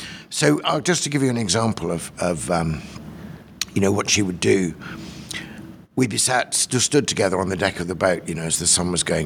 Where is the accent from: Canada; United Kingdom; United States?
United Kingdom; I'm a Brit. I use the word Brit or British quite carefully in that, I mean, I'm half English, half Scottish.